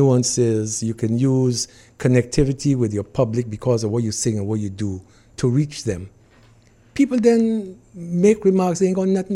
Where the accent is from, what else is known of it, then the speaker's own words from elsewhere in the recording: Woodbrook, Port of Spain, Trinidad & Tobago; I grew up in Woodbrook, yes.